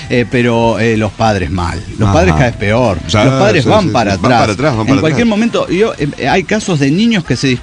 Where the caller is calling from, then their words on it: Córdoba, Argentina; Hola, ¿cómo están, amigos?